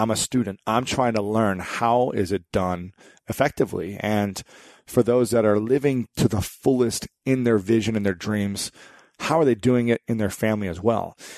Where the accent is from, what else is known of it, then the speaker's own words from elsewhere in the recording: Ohio, United States; and I always dreamed of what it would have been like to play in front of 105,000 screaming fans in my home state of Ohio.